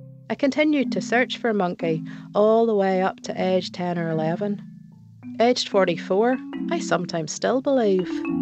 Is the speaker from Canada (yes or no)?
no; Ballymena, Northern Ireland, United Kingdom; now in Belfast, United Kingdom; I'm a writer based in East Belfast, but I had the great pleasure of growing up in Ballymena in County Antrim.